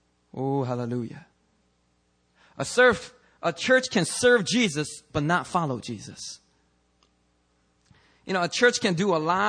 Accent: Philadelphia, Pennsylvania, United States; Sometimes, man, I grew up in Philadelphia. And some of the street lights in Philly just don't work.

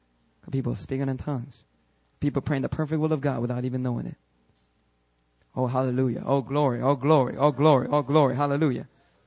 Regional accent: Daegu, North Gyeongsang, South Korea; I'm from Daegu and I still can't understand Busan.

